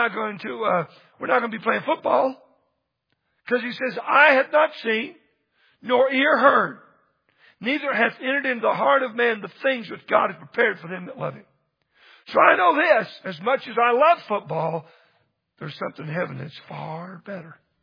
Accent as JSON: {"language": "English", "region": "Texas", "country": "United States", "tie": "born or raised there", "said": "I grew up in Texas and I came here and somebody said, you got to go to Great Falls."}